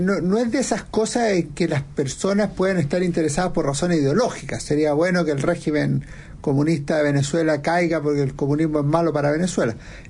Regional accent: Santiago, Santiago Metropolitan Region, Chile; born there; Yo nací en La Moneda. Pero no es que yo nací en La Moneda como simulado, nació en La Moneda. Porque claro, familias presidenciales vivían ahí.

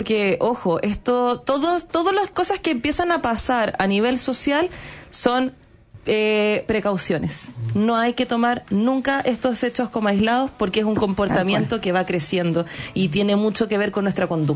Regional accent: Chile; porque como buenas chilenos, nos duele algo

